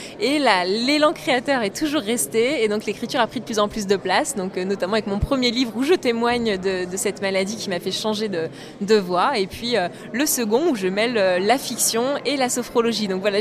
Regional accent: Hauts-de-France, France; Alors je suis pas sur Crépy même, mais j'habite dans l'Oise, de l'autre côté de Compiègne, mais je suis de l'Oise.

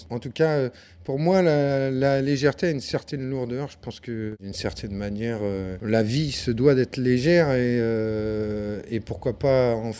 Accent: Île-de-France, France; Enfin, tous d'ailleurs, hein, on vient de l'Île-de-France.

